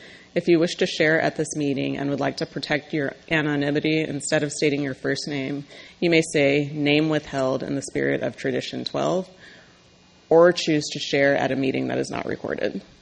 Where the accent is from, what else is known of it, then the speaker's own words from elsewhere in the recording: San Diego, California, United States; from San Diego.